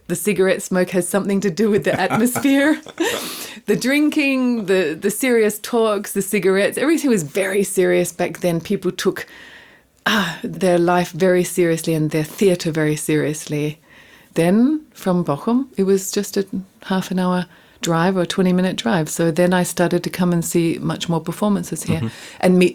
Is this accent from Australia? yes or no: yes; Australia; Because I came from Australia